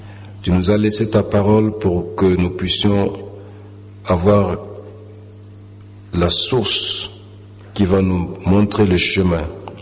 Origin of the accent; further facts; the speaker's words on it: Burkina Faso; Je viens de Burkina Faso.